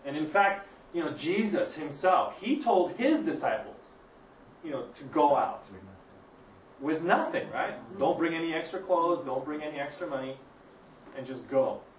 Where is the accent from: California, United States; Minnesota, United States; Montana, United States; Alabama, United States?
California, United States; Los Angeles; we went back to my hometown in Los Angeles